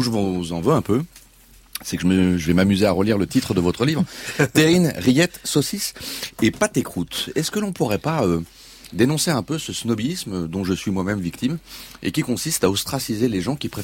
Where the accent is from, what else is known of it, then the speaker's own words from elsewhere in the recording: Lyon, Auvergne-Rhône-Alpes, France; Je suis lyonnais, moi.